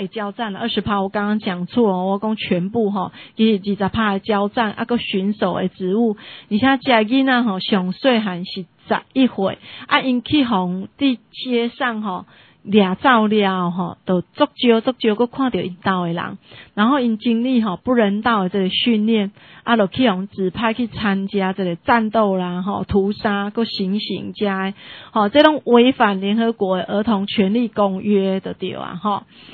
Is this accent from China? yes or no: no; Taiwan; 我们台湾人